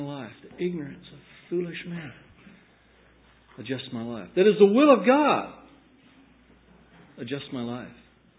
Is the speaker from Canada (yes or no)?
no; Oregon, United States; And, you know, I come from the Willamette Valley, and I was used to the intensity here and the way they farm.